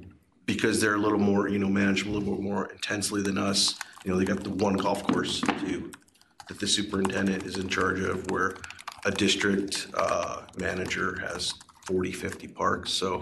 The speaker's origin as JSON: {"language": "English", "region": "Alaska", "country": "United States", "moved": "yes", "lives_now": "Colorado, United States", "said": "I'm from Alaska originally, but I moved to Colorado in 1992."}